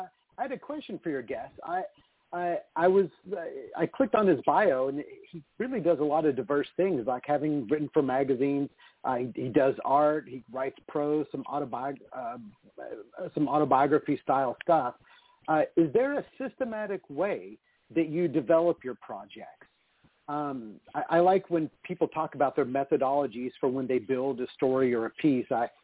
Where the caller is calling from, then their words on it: Los Angeles, California, United States; I'm calling from Los Angeles.